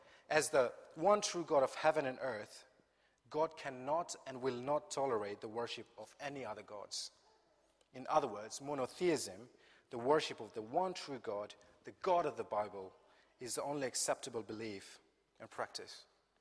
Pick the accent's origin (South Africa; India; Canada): India; I come from India, where idol worship is prevalent.